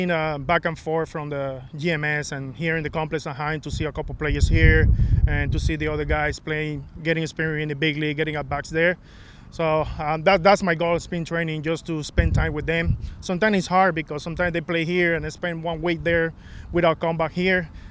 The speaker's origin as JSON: {"language": "English", "country": "Panama", "said": "I think the more important thing is that I'm from Panama and I'm a twin."}